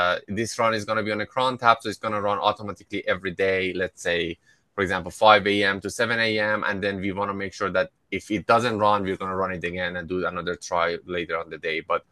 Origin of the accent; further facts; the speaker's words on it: Iran; I should not be in any meeting with anything related to atomic bomb since I'm from Iran.